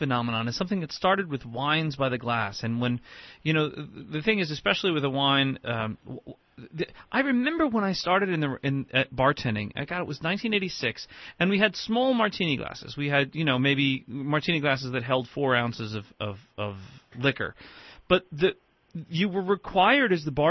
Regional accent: Ireland; And I'm Irish, so I have a hollow leg.

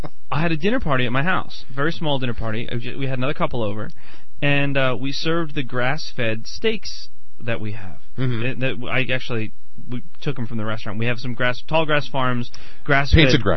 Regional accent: Ireland; Do you know what I like about being Irish?

